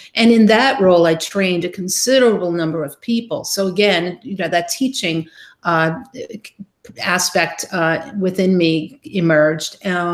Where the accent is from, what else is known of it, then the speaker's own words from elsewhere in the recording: Brooklyn, New York, United States; I grew up in Brooklyn, New York. So I went back home after college and had a job in Manhattan